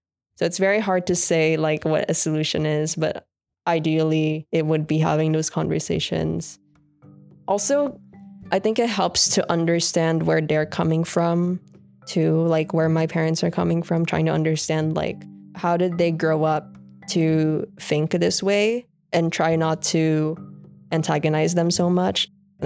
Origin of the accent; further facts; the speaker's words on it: Philippines; now in United States; I'm Filipino-American. I grew up in the Philippines